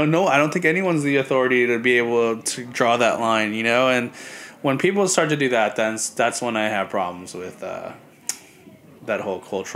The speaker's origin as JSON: {"language": "English", "country": "Philippines", "said": "Like, and I don't want anyone to judge me for that because I'm Filipino."}